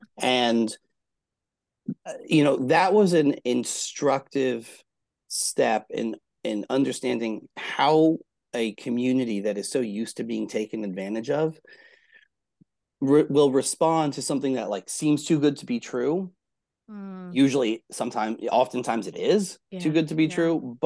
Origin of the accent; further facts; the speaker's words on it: Atlanta, Georgia, United States; particularly growing up in Atlanta